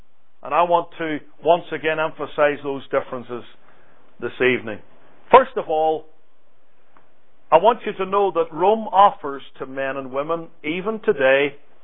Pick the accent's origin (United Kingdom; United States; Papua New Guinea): United Kingdom; And I say that as a Brit.